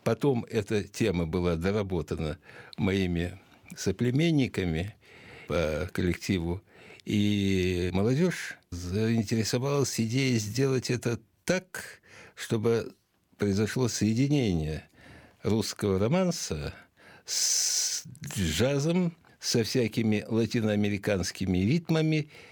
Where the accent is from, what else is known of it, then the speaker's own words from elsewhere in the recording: Moscow, Russia; born there; Я ведь тоже родился в Москве.